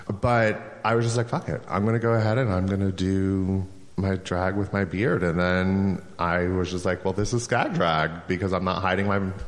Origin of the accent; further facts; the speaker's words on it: New York, United States; I'm originally from New York.